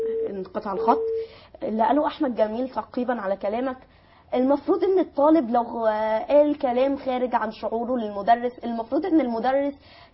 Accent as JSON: {"language": "Arabic", "country": "Egypt", "said": "احنا اكيد عندنا في مصر وزاره التربيه والتعليم"}